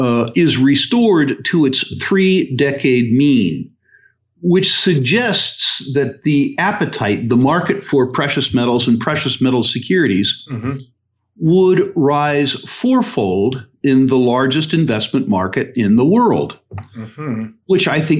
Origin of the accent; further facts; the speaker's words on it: United States; I think, and I'm speaking as an American now